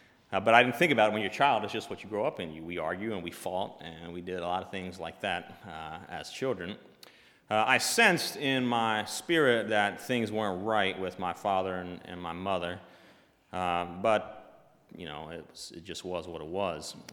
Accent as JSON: {"language": "English", "town": "Durlock", "region": "Pennsylvania", "country": "United States", "tie": "born there", "said": "I was born in Durlock, Pennsylvania. Some of you may know where that is. It's a tiny little town in Lancaster. In 1977, and I was the third child"}